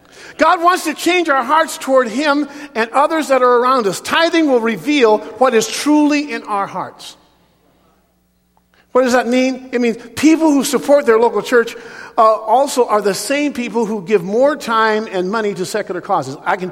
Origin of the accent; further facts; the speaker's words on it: United States; when I grew up over in Southeast Clinton, there was an old guy on the street there, and I think it was about 19th and Clinton